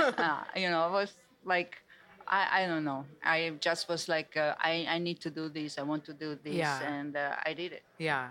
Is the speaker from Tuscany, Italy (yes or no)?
yes; Tuscany, Italy; I'm from Tuscany, so I'm very proud of olive oil and everything.